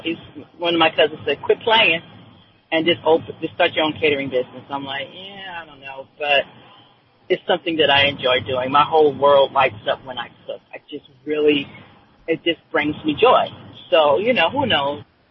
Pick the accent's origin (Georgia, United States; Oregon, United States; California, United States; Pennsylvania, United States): California, United States; of course, I grew up in California, but we're definitely not a Bible Belt state.